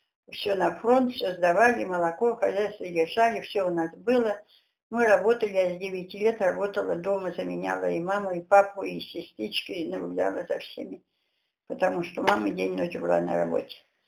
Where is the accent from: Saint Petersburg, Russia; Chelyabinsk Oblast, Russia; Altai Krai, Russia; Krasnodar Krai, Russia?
Altai Krai, Russia; moved away as an adult; 1930 года. 8 июня в Алтайском крае, Челиный район. Там же я выросла до 18 лет. Потом переехала в Кузбасс.